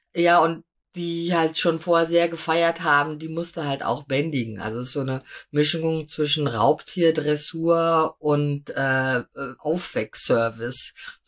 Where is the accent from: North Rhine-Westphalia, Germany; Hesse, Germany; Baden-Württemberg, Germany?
Hesse, Germany; also born or lived in Göttingen; also bin in Göttingen geboren, in Hessen aufgewachsen, im kleinen Dorf bei Gießen. Gießen bin ich zur Schule gegangen